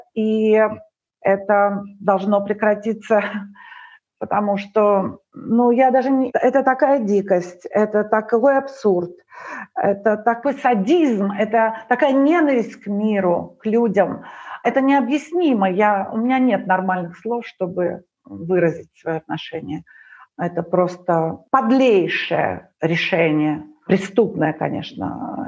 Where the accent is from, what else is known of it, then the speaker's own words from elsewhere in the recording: Ukraine; Украина — это для меня нежность, это сердечность, это тонкость, это восприятие другого человека как равного. Не было у нас